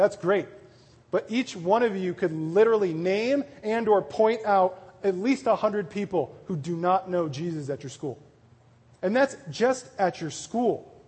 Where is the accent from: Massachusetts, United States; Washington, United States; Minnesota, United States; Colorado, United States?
Colorado, United States; Denver; And I'm from Denver and they have like the biggest one in the world there.